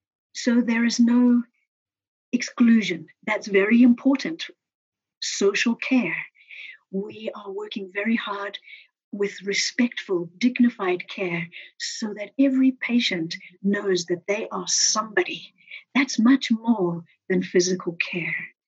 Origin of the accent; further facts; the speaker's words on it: Zimbabwe; I'm from Zimbabwe originally